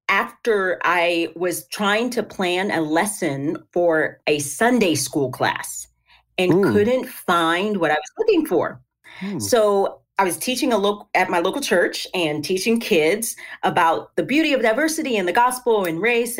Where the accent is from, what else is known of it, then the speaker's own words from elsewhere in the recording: Tennessee, United States; Yeah, so I am from Tennessee. That's where I live. And I live in the Nashville area.